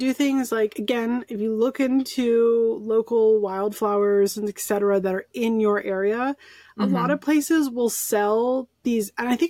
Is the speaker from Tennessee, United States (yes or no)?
no; San Francisco, California, United States; our listeners probably know that I'm from San Francisco, right?